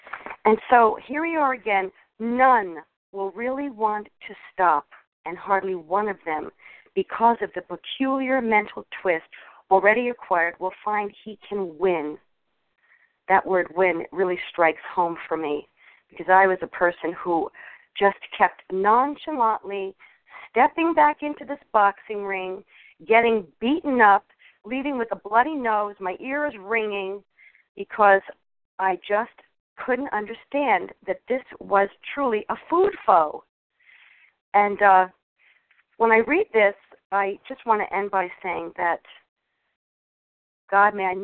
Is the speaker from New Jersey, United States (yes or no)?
yes; New Jersey, United States; from South Jersey.